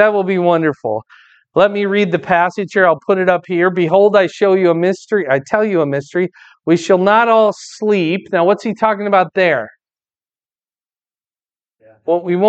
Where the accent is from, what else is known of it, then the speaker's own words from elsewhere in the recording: Fort Dodge, Iowa, United States; We grew up together in Fort Dodge.